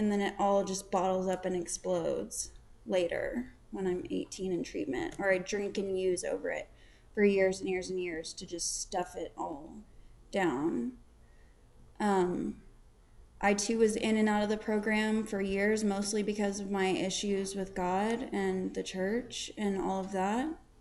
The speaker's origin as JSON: {"language": "English", "town": "Fort Worth", "region": "Texas", "country": "United States", "said": "I'm an alcoholic. My sobriety date is June 14th, 2016. I'm from Fort Worth, Texas."}